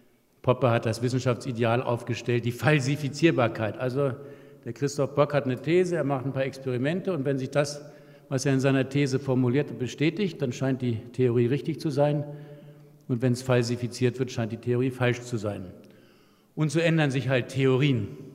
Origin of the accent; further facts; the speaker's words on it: Northern Germany, Germany; now in Vienna, Austria; Und bin dann vor 20 Jahren nach Wien gekommen. Ich komme aus Norddeutschland, mein Vater kam aus Schlesien, Mutter aus Pommern. Also ich habe einen altösterreichischen Hintergrund.